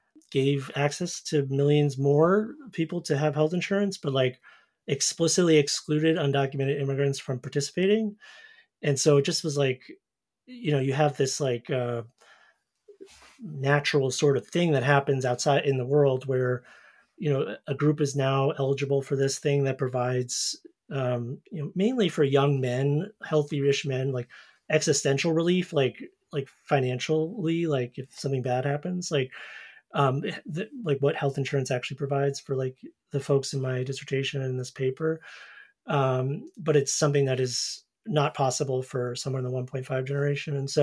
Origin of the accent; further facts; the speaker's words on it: New Jersey, United States; to find good soccer growing up in New Jersey, as I mentioned, Kirk and like the Ironbound, you go to immigrant areas to like, to play.